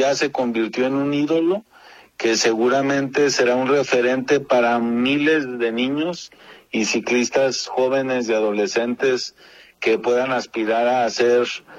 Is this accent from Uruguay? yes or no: no; Mexico; se siga o sigamos como mexicanos teniendo